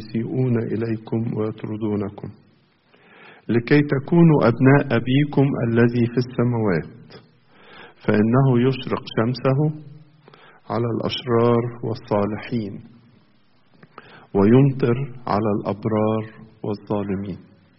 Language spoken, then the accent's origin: Arabic; Egypt; إحنا كمصريين